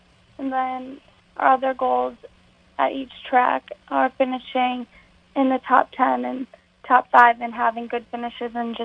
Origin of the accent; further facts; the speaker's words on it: Wisconsin, United States; We just got done with Madison, and we finished sixth there. And that was really cool being back in my home state.